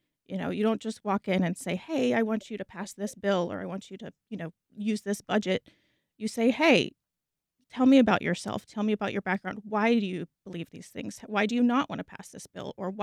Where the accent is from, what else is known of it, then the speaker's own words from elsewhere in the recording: Jacksonville, Florida, United States; I am from Jacksonville, born and raised.